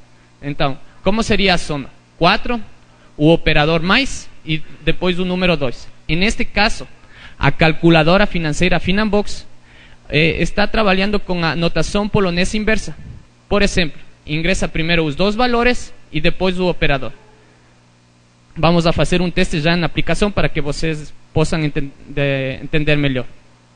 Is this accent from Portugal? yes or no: no; Ecuador; Portuguese is a second language; now in Brazil; Sou equatoriano e agora estou fazendo um mestrado aqui no São Paulo, né?